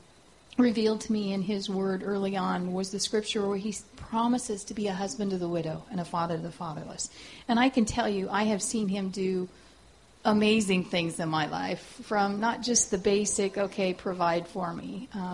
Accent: Colorado, United States; born there; also born or lived in Oregon; But I was born in Colorado, raised my kids in Oregon, so there's kind of a pattern there. I migrated from the cold to the mild, and I like the hot.

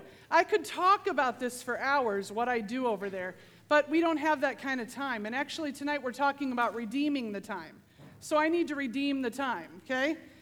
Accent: Ankeny, Iowa, United States; So I grew up in Iowa, in Ankeny, Iowa, okay? When I was a little girl, I lived in Ankeny.

